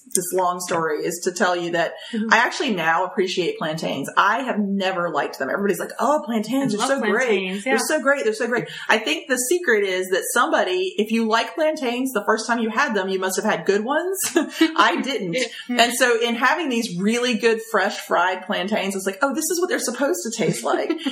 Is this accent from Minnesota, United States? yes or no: no; North Carolina, United States; to me, growing up in North Carolina, fish fry is out of the back of the church